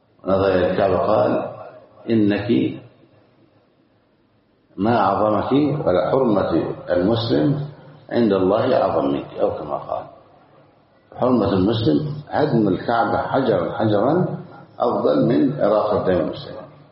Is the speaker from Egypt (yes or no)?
yes; Egypt; بلادنا مصر